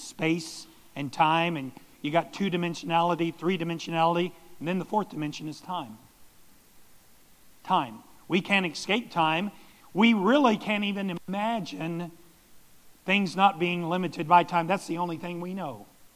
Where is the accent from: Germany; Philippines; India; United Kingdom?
Germany; English is a second language; now in United States; Growing up in Germany, I went to grade school. I went to kindergarten, grade school, Realschule, which is a somewhat higher school there. And then I went to the Technische Gymnasium, which would be even the equivalent here of a junior college.